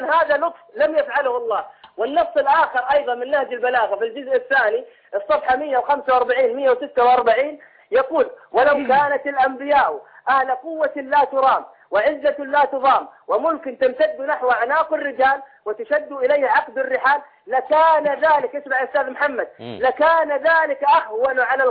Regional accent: Saudi Arabia; انا من السعوديه

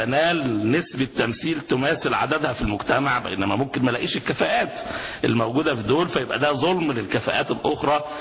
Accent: Egypt; عندنا في مصر في ممارسات ان الليبراليين حكموا مصر

